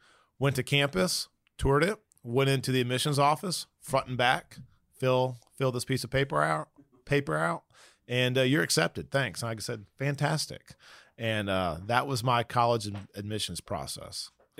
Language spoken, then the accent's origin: English; Smyrna, Georgia, United States; born there; I was born in Smyrna, which was a lot different.